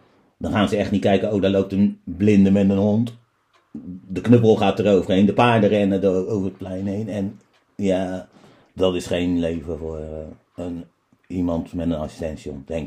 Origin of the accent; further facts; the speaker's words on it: Rotterdam, South Holland, Netherlands; Maar ik kom uit Rotterdam en het is gewoon haat en nijd.